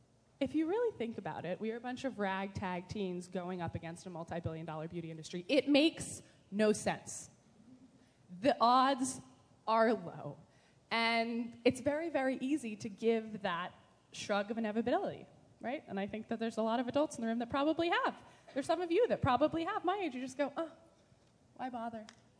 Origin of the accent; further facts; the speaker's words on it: California, United States; And I'm from California, and the first time I went to Sacramento was a very bizarre experience.